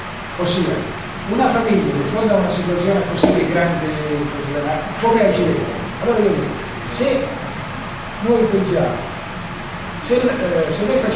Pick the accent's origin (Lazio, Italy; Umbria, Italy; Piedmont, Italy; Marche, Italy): Piedmont, Italy; Novara; io sono di Novara, io sono di Novara